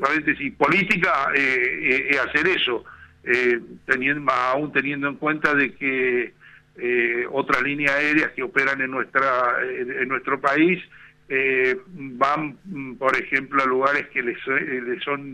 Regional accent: Argentina; nosotros somos los argentinos

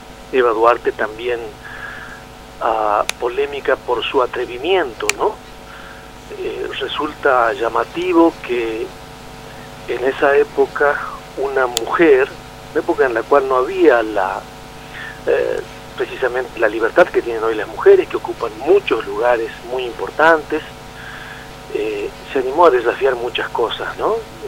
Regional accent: Argentina; podría hablar como argentino y como un profesional del campo de la ciencia social.

